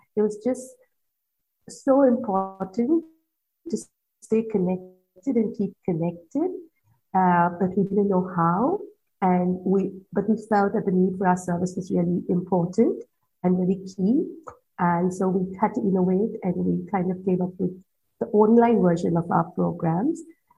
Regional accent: India; moved away as an adult; now in Australia; So I'm from India. I've been here 7 years.

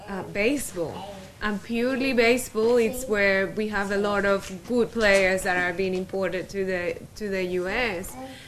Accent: Panama; moved away as an adult; now in Sydney, Australia; Growing up in Panama was actually quite good because it's like if you live in Adelaide, that there are not that many people and there's no traffic.

